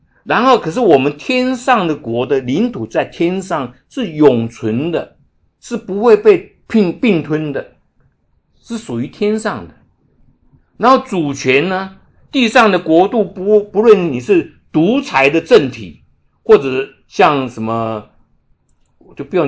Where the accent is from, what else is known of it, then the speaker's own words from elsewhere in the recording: Taiwan; now in United States; 像我来自台湾的，我有台湾的国籍